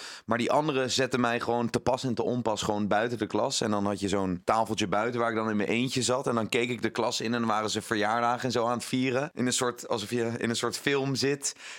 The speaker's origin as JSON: {"language": "Dutch", "town": "The Hague", "region": "South Holland", "country": "Netherlands", "tie": "born or raised there", "said": "Ik ben in Den Haag opgegroeid, dus ik zat daar ook op de middelbare."}